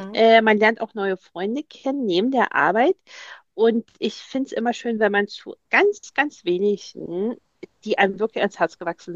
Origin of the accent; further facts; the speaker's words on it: Saxony, Germany; gebürtig aus Sachsen und habe eigentlich Ökologie und Umweltschutz studiert